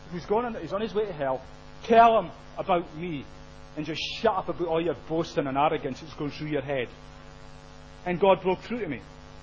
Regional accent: Scotland, United Kingdom; born there; accent: Scottish; So, I was born in Scotland, which is probably obvious, or hopefully it's obvious to you. I've still got my Scottish accent. I was born into a strong, staunch Roman Catholic family.

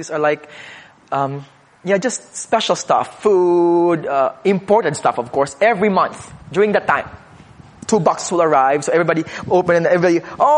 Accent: Philippines; As a Filipino, you don't know what it means, dearly beloved.

